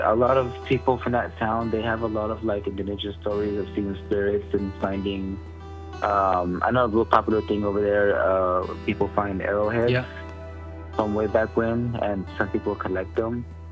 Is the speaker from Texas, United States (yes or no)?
yes; Seagrave, Texas, United States; it's kind of like a small town I'm from, named Seagrave.